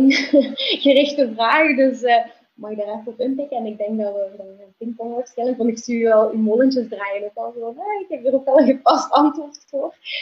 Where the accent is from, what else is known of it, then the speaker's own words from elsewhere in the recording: Genk, Limburg, Belgium; ik kom vooral uit Genk